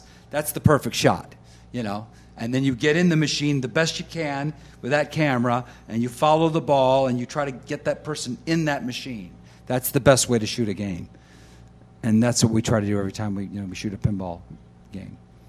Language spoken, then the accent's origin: English; Richmond, Virginia, United States; he's from Revere Beach, and I'm from Richmond, Virginia.